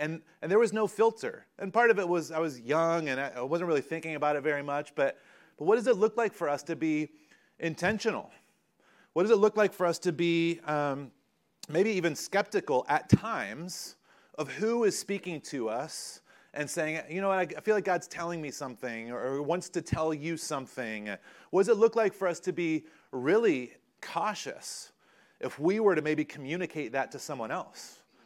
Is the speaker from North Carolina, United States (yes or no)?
yes; North Carolina, United States; I grew up in North Carolina, and we would light off fireworks.